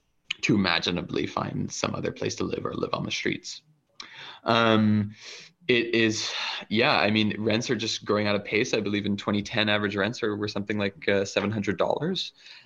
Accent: Montreal, Quebec, Canada; I mean, I grew up in Montreal, and I also remember when rents weren't as high as they currently are.

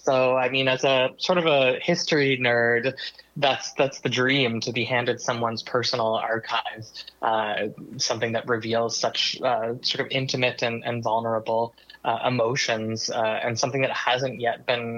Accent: Nova Scotia, Canada; now in Montreal, Canada; Well, I'm from Nova Scotia originally. I moved to Montreal.

